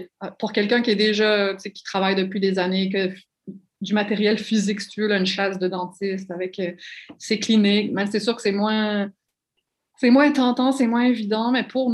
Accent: New Brunswick, Canada; moved away; même si je viens du Nouveau-Brunswick, ça fait des années que je suis au Québec

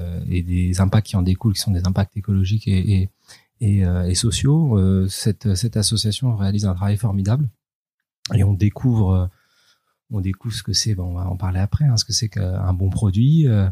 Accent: Paris, Île-de-France, France; on est fasciné en tant que Parisien, personne qui aime pas du tout du terroir, nous, absolument pas. On est purement autodidacte, on est né en ville et on aime la ville

